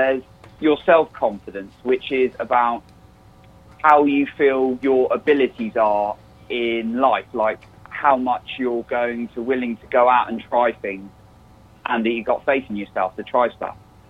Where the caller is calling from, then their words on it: England, United Kingdom; I am calling in from England for any of the listeners who noticed the odd accent